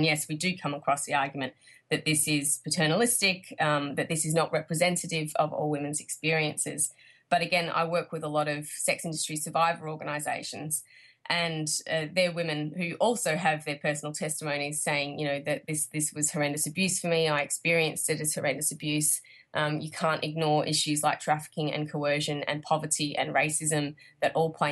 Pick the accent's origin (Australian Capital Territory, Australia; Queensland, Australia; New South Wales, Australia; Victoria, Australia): Victoria, Australia; we have in my home state of Victoria here